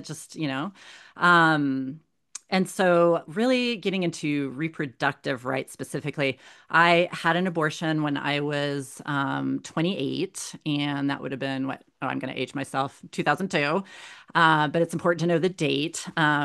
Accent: Colorado Springs, Colorado, United States; I grew up in Colorado Springs, and it's a military, you know, it has an Air Force Academy down there. My dad was an English professor in the Air Force Academy there, and I was born on the Air Force Academy there.

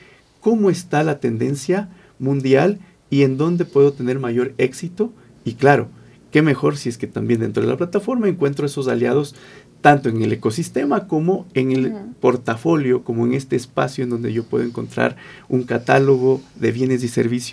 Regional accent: Ecuador; Justamente la intención es encontrarnos como ecuatorianos productivos y también con el mundo.

